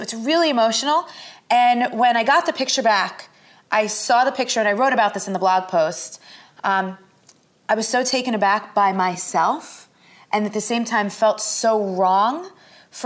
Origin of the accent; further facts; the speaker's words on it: New York, United States; I'm loud, I'm Italian and Puerto Rican, I'm from New York, like I'm never gonna be like soft and delicate, really.